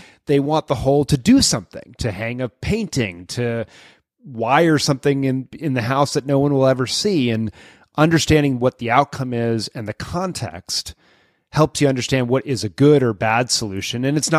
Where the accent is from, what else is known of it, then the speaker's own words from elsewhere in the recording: Lexington, Massachusetts, United States; in my hometown of Lexington, Massachusetts